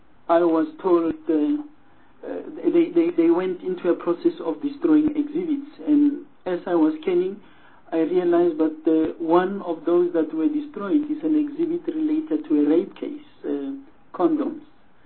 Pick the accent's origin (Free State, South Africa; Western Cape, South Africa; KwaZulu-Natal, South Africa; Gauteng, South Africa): Gauteng, South Africa; Pretoria; I come from Pretoria, where you had fingerprint experts and photographers